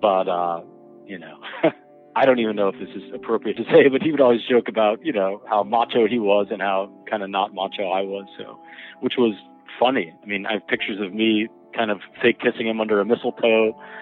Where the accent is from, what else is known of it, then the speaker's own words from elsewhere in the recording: Miami, Florida, United States; So everybody, I grew up in Miami, everybody knew about Dr. Brandt.